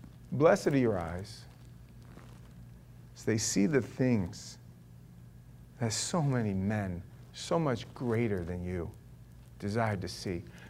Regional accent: New York, United States; You remember being a kid, I grew up in New York, you know, and we hung out at the local schoolyard.

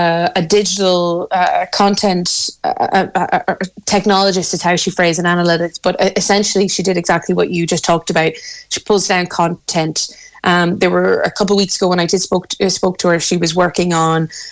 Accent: Ireland; And as an Irish MEP, we've talked about it before, Keith, that we house here in this country several of the social media platform sites.

